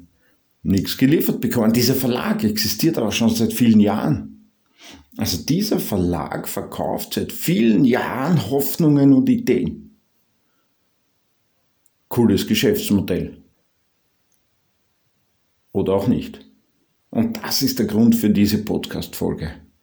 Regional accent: Austria; Ich meine, merkst du, ich bin Österreicher.

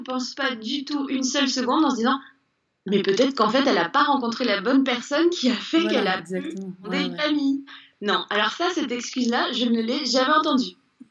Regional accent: Paris, Île-de-France, France; je viens de Paris à la base.

